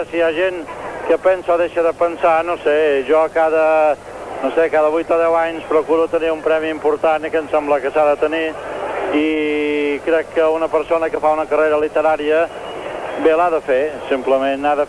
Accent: Balearic Islands, Spain; els mallorquins som una gent molt etnocèntrica, i el meu poble també.

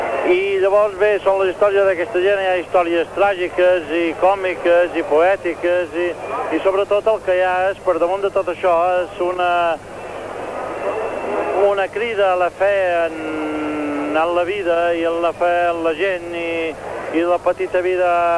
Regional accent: Balearic Islands, Spain; els mallorquins som una gent molt etnocèntrica, i el meu poble també.

